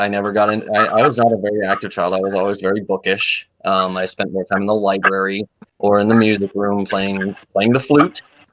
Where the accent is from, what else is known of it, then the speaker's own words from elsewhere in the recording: West Coast, United States; It's been a weird journey for me with body positivity because I grew up on the West Coast in the 90s